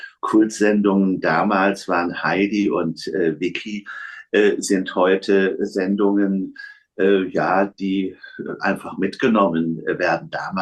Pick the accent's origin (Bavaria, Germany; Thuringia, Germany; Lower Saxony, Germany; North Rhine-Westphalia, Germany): Lower Saxony, Germany; Stade; born there; ich in den 50er Jahren, Anfang der 50er Jahre, bin ich in Stade geboren, damals britische Besatzungszone